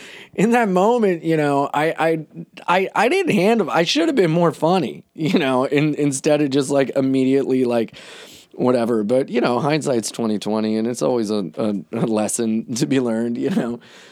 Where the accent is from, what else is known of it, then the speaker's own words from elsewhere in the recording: Delaware, United States; I'm from Delaware, bitch.